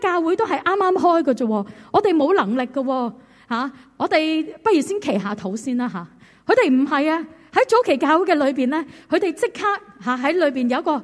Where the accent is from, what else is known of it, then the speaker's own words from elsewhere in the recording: China; 咁我唔知大家作为中国人吓，你睇完你嗰个感觉系啲咩啦？